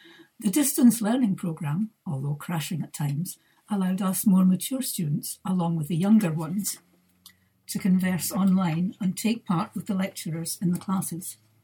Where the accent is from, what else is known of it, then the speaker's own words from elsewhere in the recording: West Kilbride, Scotland, United Kingdom; I come from West Kilbride, where I attend West Kilbride Parish Church.